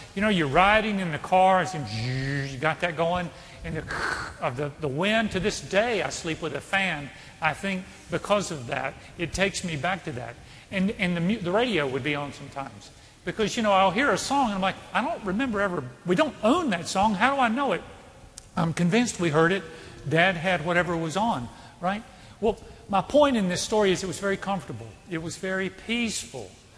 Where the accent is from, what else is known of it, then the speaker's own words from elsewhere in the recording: Reidsville, North Carolina, United States; we would be in Reidsville, my hometown, which is about 2 hours away.